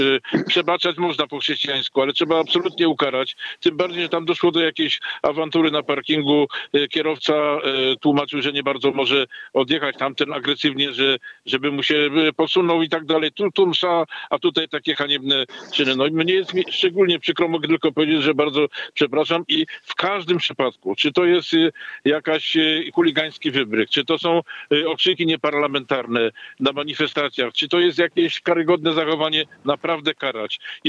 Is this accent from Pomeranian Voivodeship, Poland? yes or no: no; Myślenice, Lesser Poland, Poland; Mnie jako myślenicianinowi rodowitemu jest szczególnie przykro.